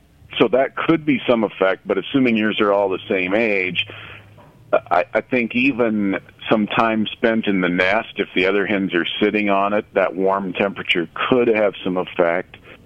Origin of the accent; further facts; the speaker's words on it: Midwest, United States; I'm still from the Midwest, where we overcook things, I guess.